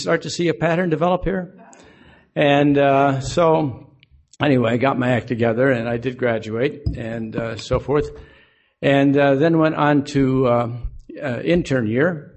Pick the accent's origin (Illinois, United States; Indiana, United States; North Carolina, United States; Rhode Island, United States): Illinois, United States; Aurora; And I used to start off my story by saying that I grew up in Aurora, Illinois. That's the vacation spot of the Midwest.